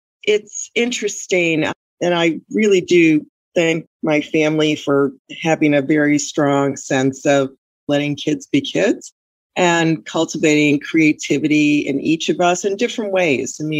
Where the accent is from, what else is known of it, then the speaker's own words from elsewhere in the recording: Chicago, Illinois, United States; you just couldn't help but be very, very proud of your city growing up in Chicago.